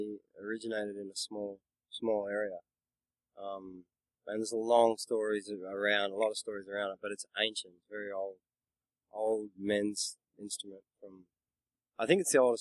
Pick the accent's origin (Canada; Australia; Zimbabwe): Australia; We're from Australia, different parts of Australia, different backgrounds.